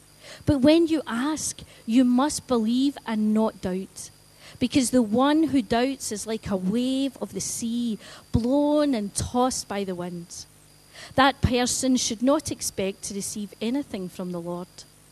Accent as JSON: {"language": "English", "town": "Coatbridge", "region": "Scotland", "country": "United Kingdom", "tie": "born or raised there", "lives_now": "Airdrie, United Kingdom", "said": "I grew up in Coatbridge. Now, for those of you who don't know where Coatbridge is, it's a town in the heart of North Lanarkshire. Now, I live in Airdrie now"}